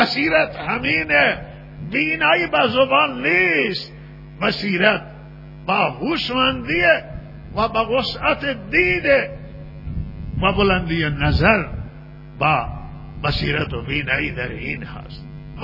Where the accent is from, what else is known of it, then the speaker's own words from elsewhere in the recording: Iran; همه ما ایرانی هستیم